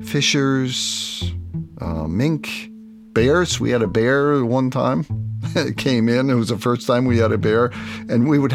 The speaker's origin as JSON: {"language": "English", "town": "Fleischmanns", "region": "New York", "country": "United States", "tie": "born or raised there", "said": "I grew up in the Catskills, just outside of Fleischmann's on Brush Ridge Road."}